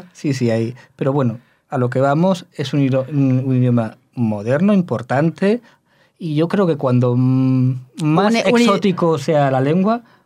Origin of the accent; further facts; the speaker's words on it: Toledo, Castilla-La Mancha, Spain; ya sabes que yo soy de Toledo, trabajo en Salamanca